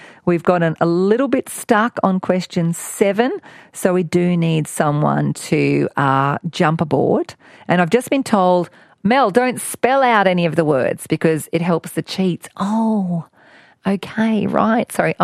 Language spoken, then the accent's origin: English; Ipswich, Queensland, Australia; you're a fellow Ipswich person. I grew up in Ipswich.